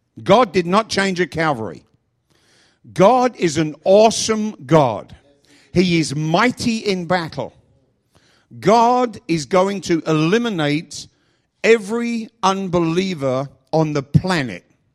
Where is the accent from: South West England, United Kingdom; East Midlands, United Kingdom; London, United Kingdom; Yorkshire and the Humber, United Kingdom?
London, United Kingdom; Trust me, every time we got in the car, they said, where are you from? I said, oh, we're from London.